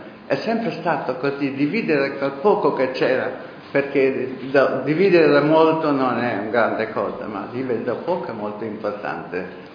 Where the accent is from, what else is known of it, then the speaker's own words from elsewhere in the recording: Hungary; first language Hungarian; Italian is a second language; la mia lingua d'origine prima di tutto mi faceva male. Non sopportavo neanche la parola pane in ungherese